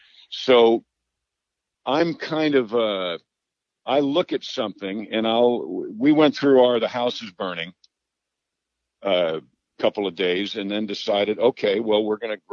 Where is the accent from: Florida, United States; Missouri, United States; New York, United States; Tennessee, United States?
New York, United States; I did, absolutely, and I'm from New York.